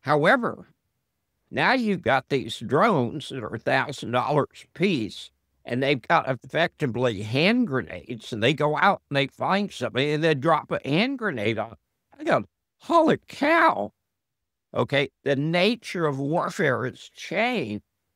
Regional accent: Texas, United States; I grew up in Texas, and we had a saying, and it was, an armed society is a polite society.

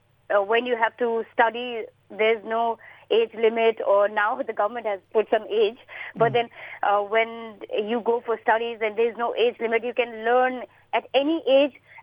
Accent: Nepal; now in Brisbane, Australia; I'm from Nepal.

